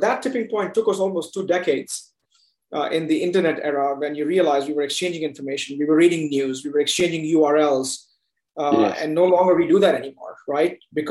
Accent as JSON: {"language": "English", "country": "India", "said": "I'm an Indian and I love my cricket."}